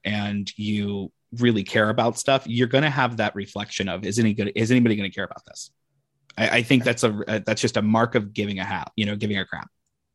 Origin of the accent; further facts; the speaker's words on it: United States; I, as an American, am speaking to you as somebody who comes from the place that my ancestors come from.